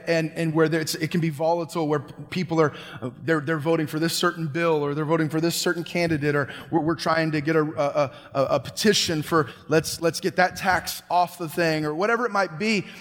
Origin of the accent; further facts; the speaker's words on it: California, United States; For those that don't know, I'm from Northern California